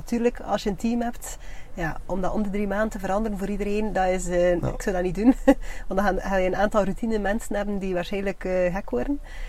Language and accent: Dutch; Kortrijk, Flanders, Belgium; Ik ben getogen en geboren in Kortrijk. Dus het is logisch dat dan mijn netwerk vooral hier zit.